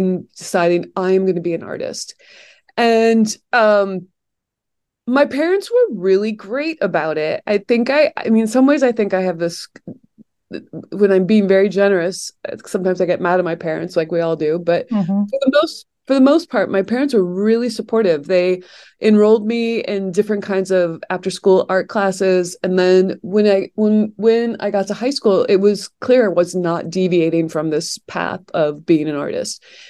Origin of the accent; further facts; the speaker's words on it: Ohio, United States; I grew up in a town sort of midway between Akron and Cleveland, Ohio.